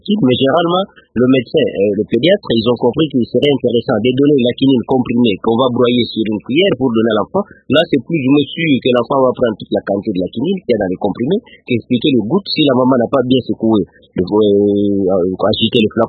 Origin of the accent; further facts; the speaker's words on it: DR Congo; je suis Congolais et que mon pays est parmi un des rares pays au monde dans lequel on produit la quinine